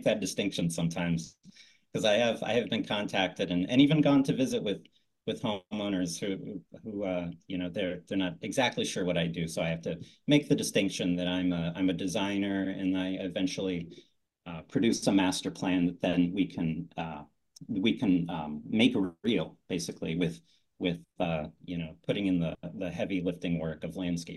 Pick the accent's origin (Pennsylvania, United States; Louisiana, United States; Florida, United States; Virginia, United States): Virginia, United States; Arlington; also born or lived in North Carolina; I was born in North Carolina, but I basically grew up in Arlington.